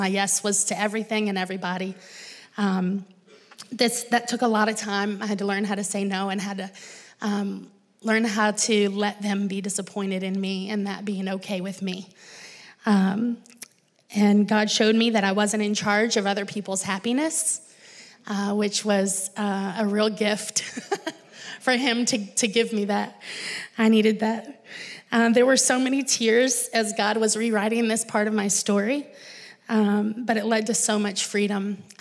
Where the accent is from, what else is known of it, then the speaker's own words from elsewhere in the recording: Virginia, United States; now in Black Mountain, United States; But I grew up in Virginia.